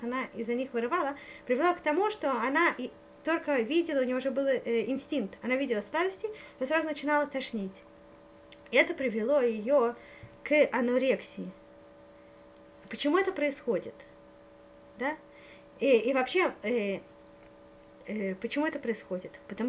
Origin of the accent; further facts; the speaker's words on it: Russia; потому что мы сами, которые выросли в России, очень часто не получили этого